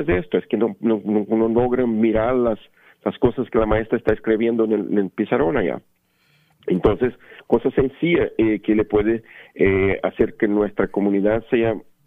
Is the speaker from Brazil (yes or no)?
yes; Brazil; yo por ejemplo soy brasileño